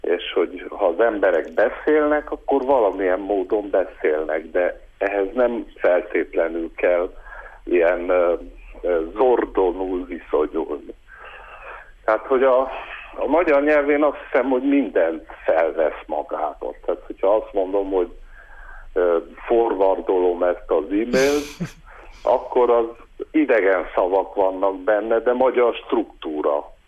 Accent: Hungary; hát én menő vagyok, mert magyar vagyok

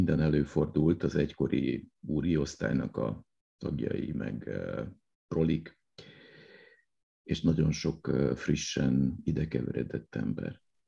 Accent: Budapest, Hungary; ahol most ülök és beszélgetek, az nagyjából ugyanaz a helyszín, ahol felnőttem. Tehát Budapest, annak is a budai része, a vár és a hegyek között, úgy hívják, hogy Krisztina város, annak is egy csücske, a városmajor.

